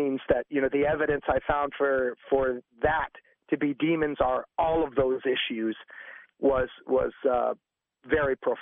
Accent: French Canada, Canada; You know, I'm from French Canada, so...

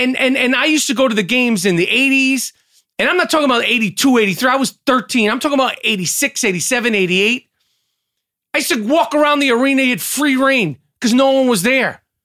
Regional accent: New York, United States; my name and my fame and my appreciation as being a New Yorker, I would never be able to top that.

